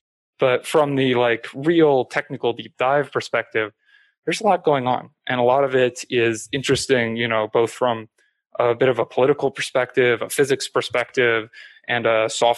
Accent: United States; if I, as an American, were to try and go and build a bunch of fiber in certain countries, they would stop me from doing it.

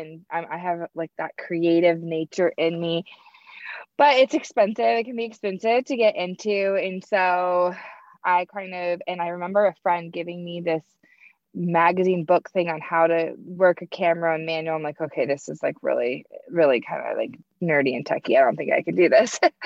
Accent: Indianapolis, Indiana, United States; I'm from Indy. Yes. And we spend our summers up in Northern Michigan, Traverse City, my favorite place on earth.

